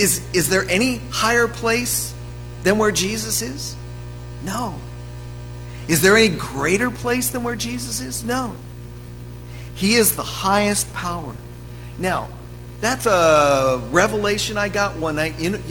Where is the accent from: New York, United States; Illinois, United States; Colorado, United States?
Colorado, United States; Denver; also born or lived in Beulah, United States / Medicine Lake, United States; I grew up in Denver, Colorado, and I served a church in Beulah, North Dakota for 20 years. I served a church in Medicine Lake, Montana for 4 years, 400 people.